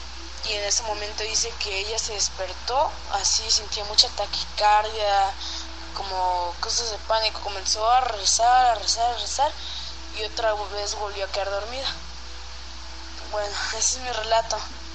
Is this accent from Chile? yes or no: no; Coatzacoalcos, Veracruz, Mexico; Soy de Coatzacoalcos, Veracruz.